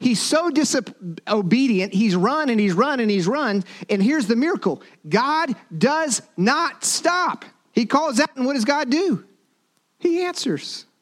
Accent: Florida, United States; And so I grew up in Florida, but I thought of myself as a pretty good surfer

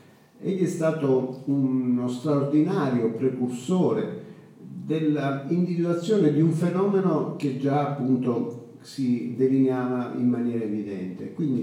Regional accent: Sicily, Italy; se mi sento italiano in quanto siciliano

